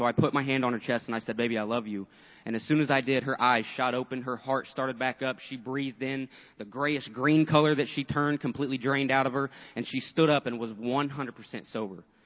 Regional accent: Mooresville, Indiana, United States; I'm from Mooresville, Indiana, originally.

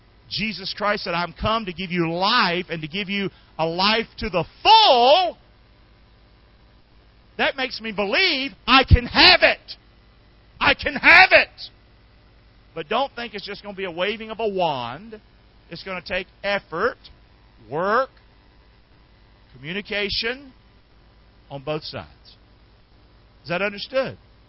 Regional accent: North Carolina, United States; I'm from North Carolina, man.

